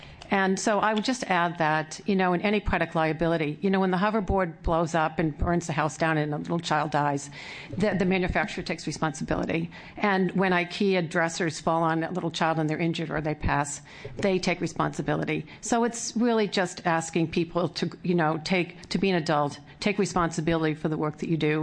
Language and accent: English; Oregon, United States; I hail from Southern Oregon, and I split my time between Ashland and our 300-acre ranch property in Klamath County.